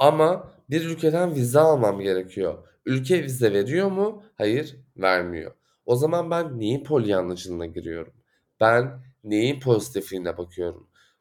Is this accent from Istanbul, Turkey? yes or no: yes; Istanbul, Turkey; Evet, İstanbul çok gri, İstanbul çok işte böyle beton, ağacı yok, yeşili yok ama ben burada doğdum.